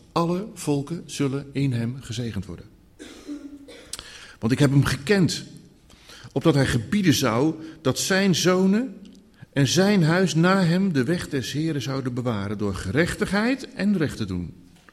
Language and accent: Dutch; Katwijk, South Holland, Netherlands; born there; ik ben in Katwijk geboren